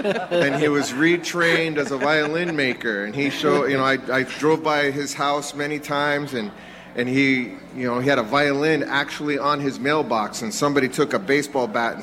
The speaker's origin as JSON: {"language": "English", "town": "Bellingham", "region": "Washington", "country": "United States", "said": "I'm from the Lummi tribe, not Lumbi tribe, Lummi tribe, near Bellingham, Washington. That's where I'm from."}